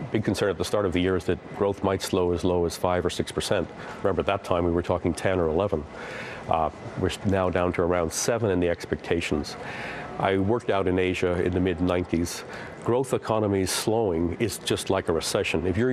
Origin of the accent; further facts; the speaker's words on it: Ireland; I'm Irish.